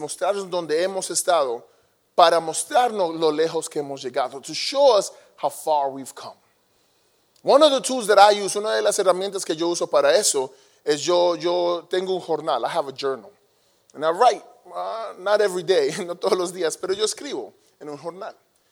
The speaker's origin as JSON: {"language": "Spanish", "country": "Colombia", "said": "Yo soy de Colombia."}